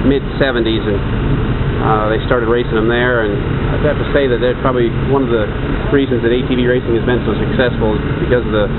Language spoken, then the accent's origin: English; Ashtabula, Ohio, United States; Hey, you know, I'm originally from Ashtabula, and I grew up right across the street there from the track at Pine Lake.